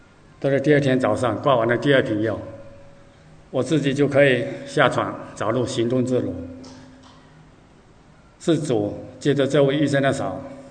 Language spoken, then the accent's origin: Chinese; Nongtian, China; 那时候在我们家乡农田镇附近有一座山，名叫葫芦山